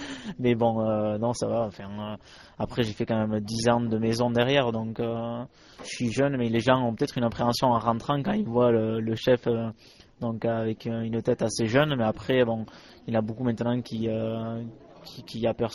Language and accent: French; Peyrehorade, Nouvelle-Aquitaine, France; Non, je suis landais, oui, exactement. Je suis de Peyrorade, exactement. Donc, c'est à la limite des Landes et du Pays Basque. Quoi. C'est en bas des Landes, c'est à 5 km du Pays Basque.